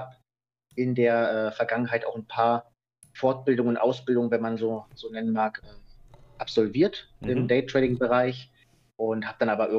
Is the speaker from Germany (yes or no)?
yes; Ratzeburg, Schleswig-Holstein, Germany; born there; Ich komme gebürtig aus Norddeutschland, aus Ratzeburg, einer kleinen Stadt.